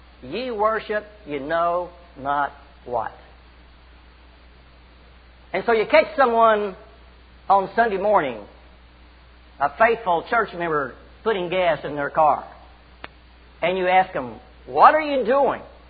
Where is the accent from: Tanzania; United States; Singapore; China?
United States; Texas; I was born and raised in Texas